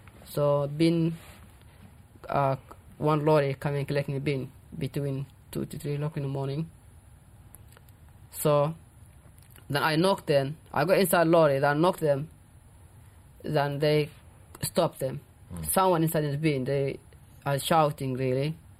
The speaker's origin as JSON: {"language": "English", "country": "Sudan", "said": "Where do you come from? From Sudan."}